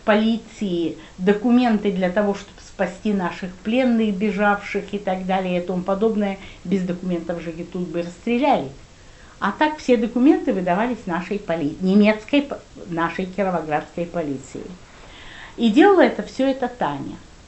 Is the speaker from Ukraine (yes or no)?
yes; Kyiv, Ukraine; born there; я родилась в Киеве, у меня в паспорте киевская, я киевлянка.